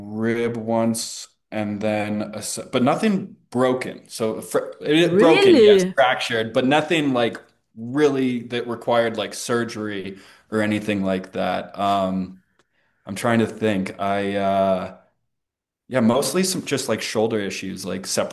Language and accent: English; Colorado, United States; I grew up playing hockey. I grew up in Colorado.